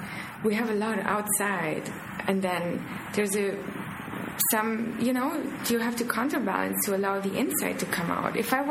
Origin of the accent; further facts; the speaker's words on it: Romania; And I think when I grew up in Romania, the way I see it for me and how it makes sense to me, yeah, we really didn't have much